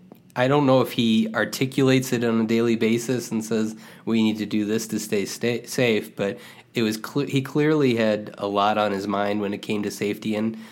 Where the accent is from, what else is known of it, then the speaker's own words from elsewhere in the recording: United States; it happened in the United States, and I'm from the United States, and Chernobyl seemed like a million miles away.